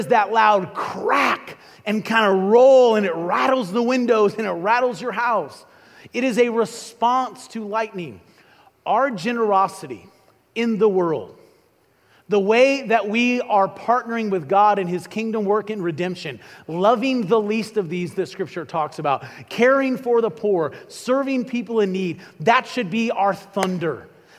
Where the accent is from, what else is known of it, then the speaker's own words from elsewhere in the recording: Illinois, United States; But I grew up in Illinois, which I like to say is a great place to be from but not live, and I grew up in Illinois, and we have thunderstorms there.